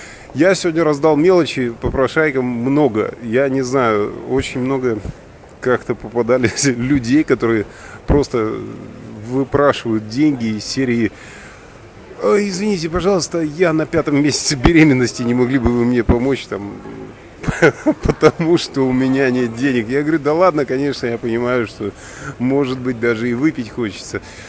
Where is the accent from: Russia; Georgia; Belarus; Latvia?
Latvia; moved away; я приветствую вас из Латвии. Я, черт возьми, приехал на родину. Давненько не был.